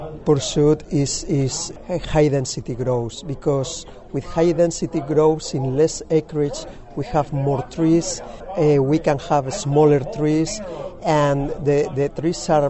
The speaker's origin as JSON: {"language": "English", "town": "Valencia", "region": "Valencian Community", "country": "Spain", "said": "I come originally from Valencia, Spain, where I was working with citrus."}